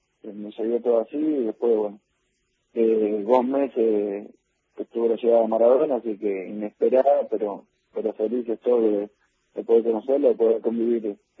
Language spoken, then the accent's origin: Spanish; Argentina; acá en el club somos 5 argentinos